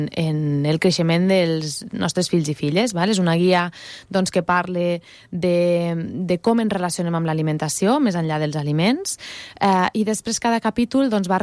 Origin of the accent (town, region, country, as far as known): Almenar, Catalonia, Spain